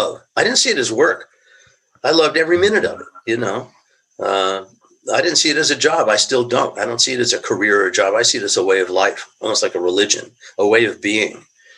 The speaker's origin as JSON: {"language": "English", "region": "New York", "country": "United States", "tie": "born or raised there", "said": "went to high school in Westchester County, about 20 minutes outside of Manhattan. That's where I grew up. I was born in New York, but then my family moved to Westchester."}